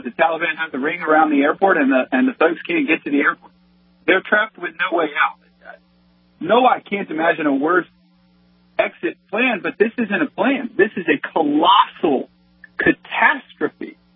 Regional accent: United States; And as an American, whatever party you are, it's devastating.

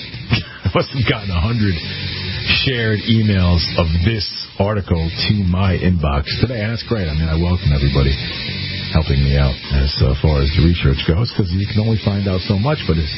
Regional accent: Connecticut, United States; I want to share a story with you guys about a charity that we're doing in my home state of Connecticut for a group of veterans.

